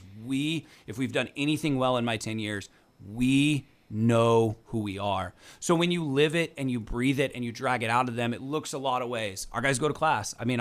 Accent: Fresno, California, United States; Like, nah, man, other people have more than us. And we're from Fresno. We're going to figure that out.

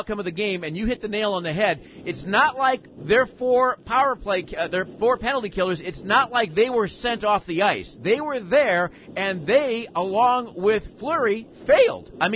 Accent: Chicago, Illinois, United States; Just a curiosity, you know, growing up in Chicago Stadium

